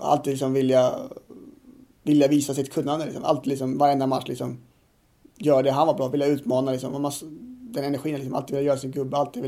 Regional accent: Sweden; eftersom jag är från Sverige och det är liksom våra liga kan man säga

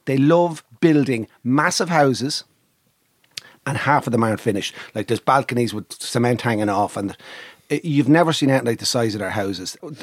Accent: Ireland; Sunt Irlandes. I'm Irish.

